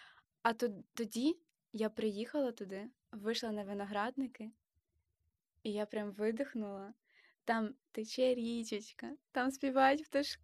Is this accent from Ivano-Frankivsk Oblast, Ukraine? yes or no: no; Yuzhnoukrainsk, Mykolaiv Oblast, Ukraine; А я південь. Я з Южноукраїнська, але скоро це місто буде називатися Гардом.